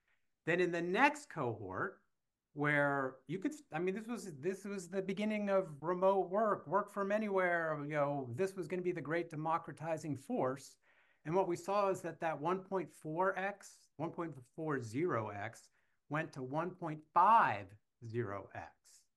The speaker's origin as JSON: {"language": "English", "town": "Columbus", "region": "Ohio", "country": "United States", "tie": "born or raised there", "lives_now": "San Francisco Bay Area, United States", "said": "Whereas, you know, I grew up in Columbus, Ohio. If you started a company and failed, like, you're a loser."}